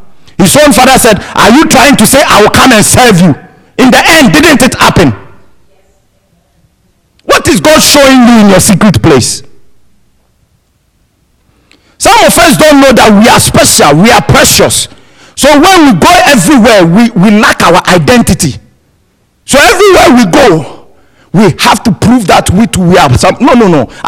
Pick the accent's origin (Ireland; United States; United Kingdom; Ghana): Ghana; I'm from Ghana.